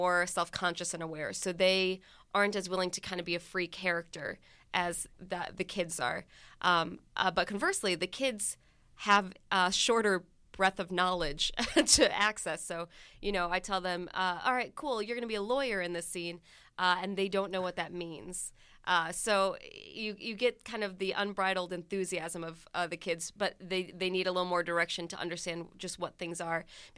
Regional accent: Illinois, United States; I grew up in Illinois, but I remember they had like these events that we'd go

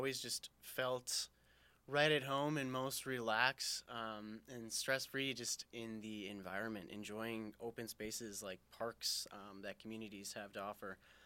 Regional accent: West Bend, United States; Yeah, that's correct. I'm from West Bend. I went to high school there.

